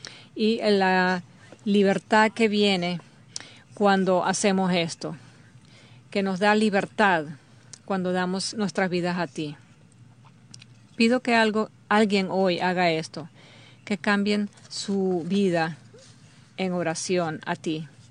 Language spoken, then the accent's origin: Spanish; Hattiesburg, Mississippi, United States; Cuando yo crecí, había un restaurante en Hattiesburg, donde yo crecí, que solamente estaba abierto 24 horas al día.